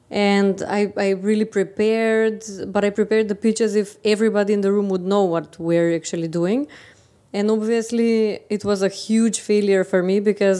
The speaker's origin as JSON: {"language": "English", "town": "Skopje", "country": "North Macedonia", "said": "from Skopje, Macedonia."}